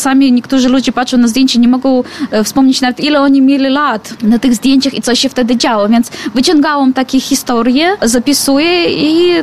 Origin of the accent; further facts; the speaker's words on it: Belarus; now in Poland; bo tu w Białej jestem. Wyjechałam z Białorusi dzień przed kwarantanną